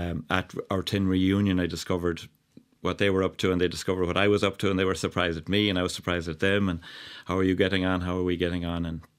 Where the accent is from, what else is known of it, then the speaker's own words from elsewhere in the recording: Tourine, County Mayo, Ireland; I'm from Mayo, yeah. From a place called Tourine.